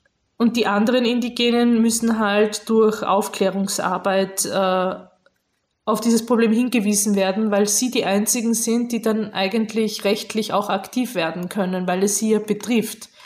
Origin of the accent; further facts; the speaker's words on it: Austria; nicht einfach so wie bei uns in Österreich zur nächsten Polizeistelle gehen